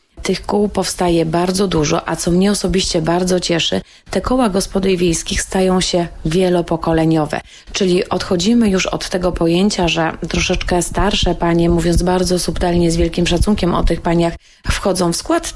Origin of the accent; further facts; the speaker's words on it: Tuchów, Lesser Poland, Poland; born there; tak naprawdę jestem tuchowianką. W Tuchowie się urodziłam, mimo że mieszkam obecnie w gminie Tarnów.